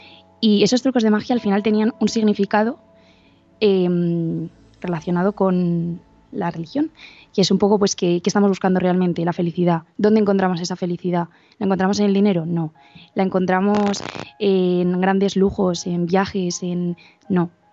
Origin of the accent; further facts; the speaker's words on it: Madrid, Community of Madrid, Spain; De Madrid.